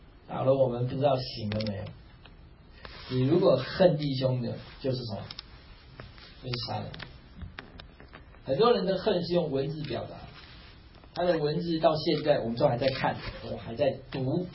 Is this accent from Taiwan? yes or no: yes; Taiwan; 哦，我们台湾话叫“加西郎”哦